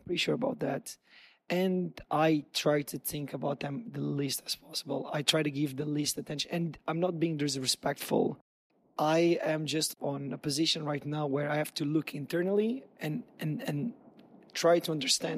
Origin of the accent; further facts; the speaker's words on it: Portugal; I'm I'm basically a countryside boy from a small town in Portugal. My hometown has 20,000 people. Like, I'm from a very small place